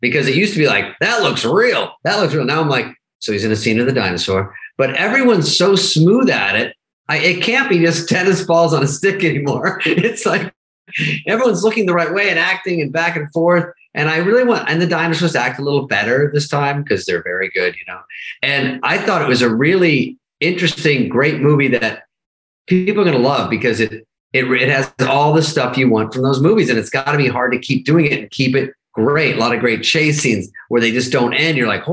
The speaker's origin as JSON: {"language": "English", "country": "Canada", "said": "Dana and I are from Canada."}